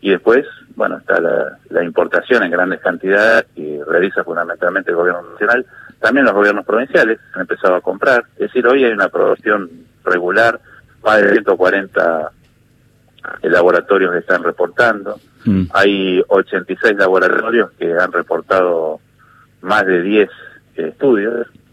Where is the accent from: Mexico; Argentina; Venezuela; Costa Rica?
Argentina; Ya somos todos los argentinos